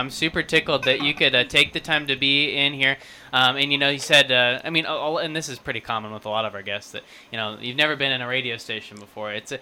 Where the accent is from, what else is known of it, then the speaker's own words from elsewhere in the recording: Wichita, Kansas, United States; You know, I grew up in Wichita, always kind of been interested in Southeast Kansas, ended up coming down here.